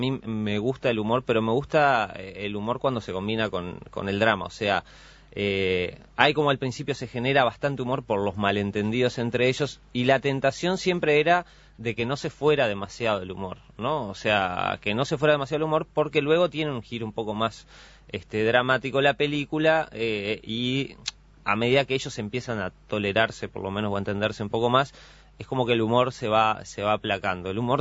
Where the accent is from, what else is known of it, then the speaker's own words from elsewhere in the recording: Uruguay; yo soy uruguayo, vivo, de hecho viví 3 veces en otros países y no me sacan más de este país